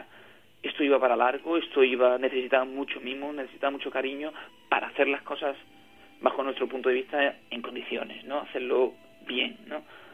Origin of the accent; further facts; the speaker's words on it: Andalusia, Spain; no somos una banda, hacemos rock, somos de Andalucía y estas son nuestras raíces, ¿no?